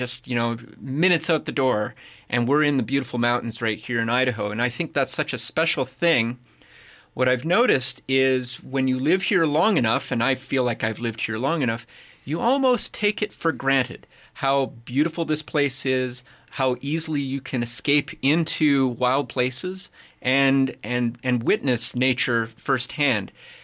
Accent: far north, Canada; moved away as an adult; I'm not from here. I'm from Canada. I'm from up far north. I grew up somewhere else, and I moved here for the job back in 2005.

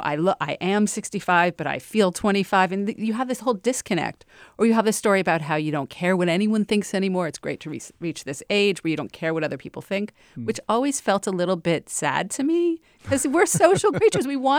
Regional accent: Miami, Florida, United States; I'm from Miami, so the fight is especially ardent there.

